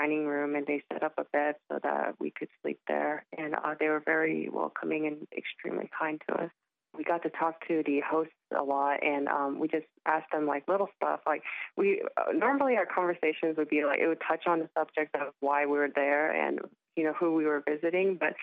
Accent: South Korea; now in Atlanta, United States; I am currently residing in Atlanta, Georgia, and I came from South Korea 21 years ago.

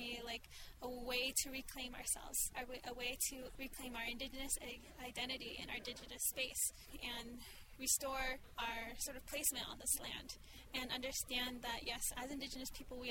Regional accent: Kirtland, New Mexico, United States; I'm of the Folded Arms Group Clan, born for the Mexican People Clan, and I am Dine from Kirtland, New Mexico.

